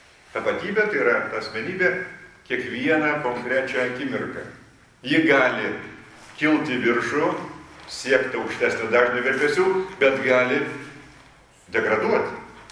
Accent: Utena, Utena County, Lithuania; moved away as an adult; now in Vilnius, Lithuania; aš čia esu Kaune, bet mano vaikystė yra Utenoje. Aš sakau, iš pat Utenas. Bet aš jau gyvenu Vilniuje nuo mokyklos baigimo laikų, kai atvažiavau studijuoti. Tai va, tai tas pradžios taškas man yra Utena.

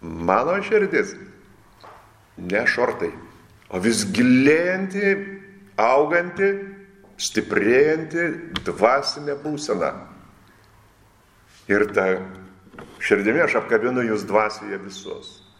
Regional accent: Utena, Utena County, Lithuania; Aš prisimenu, kada dar vaikas būdamas augau Utenoje.

